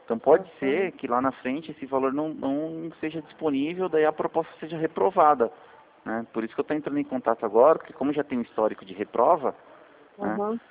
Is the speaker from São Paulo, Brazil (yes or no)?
yes; Itu, São Paulo, Brazil; eu sou daqui de Itu, interior de São Paulo.